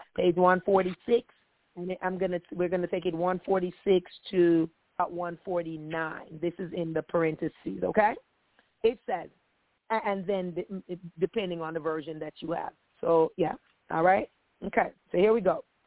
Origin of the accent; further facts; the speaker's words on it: Jamaica; like growing up in Jamaica or, you know, in the Caribbean island, where it's hot most times